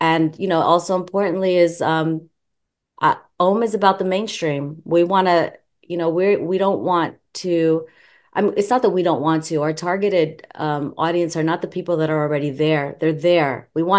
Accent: United States; I'm going to say 6 feet because I'm American.

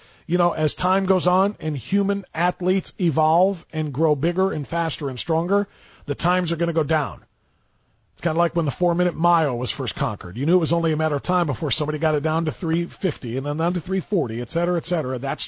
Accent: United States; Is it because I'm American and I'm trying to find a reason to say that Usain Bolt isn't the greatest Olympian of all time because he's Jamaican and I like American athletes more because I'm American?

